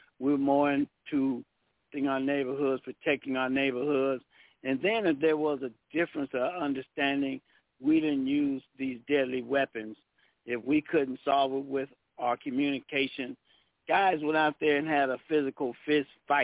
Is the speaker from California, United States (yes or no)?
yes; Los Angeles, California, United States; I'm born and raised in Los Angeles.